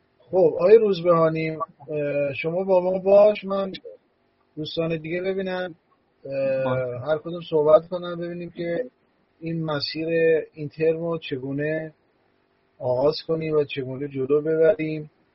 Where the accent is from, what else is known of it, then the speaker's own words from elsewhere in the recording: Gilan, Iran; من اصلا گیلانی هستم، شمالی هستم.